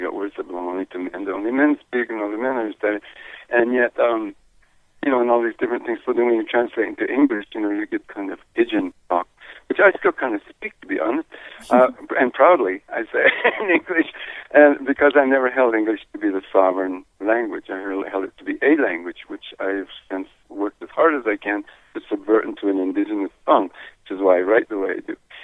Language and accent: English; New Mexico, United States; Well, first of all, I grew up in New Mexico. The reservation, Pueblo Reservation, there's 19 Pueblos in New Mexico